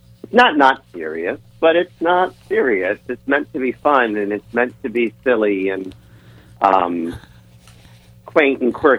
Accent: Michigan, United States; I wrote a play based on me and my best friend growing up in the Detroit suburbs in the 80s.

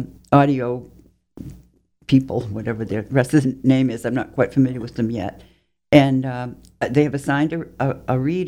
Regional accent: Salem, Massachusetts, United States; born there; I knew a little bit about witchcraft because I was born in Salem.

